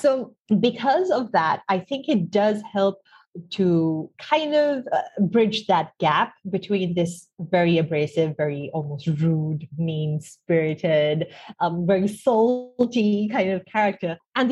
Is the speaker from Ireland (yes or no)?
no; Sri Lanka; and I grew up in Sri Lanka, I still live here now.